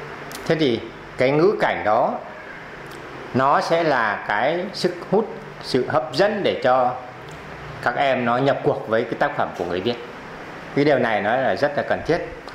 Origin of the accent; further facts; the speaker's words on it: Đại Lịch, Yên Bái, Vietnam; Quê tôi thì ở xã Đại Lịch, cũng là nơi cái vùng đất kháng chiến của Nguyễn Văn Trấn.